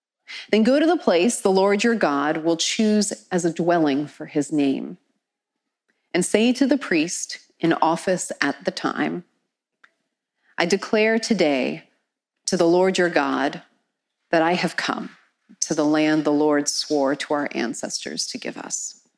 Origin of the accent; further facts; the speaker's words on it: Philadelphia, Pennsylvania, United States; I'm a kid from Philly. I've got a chip on my shoulder.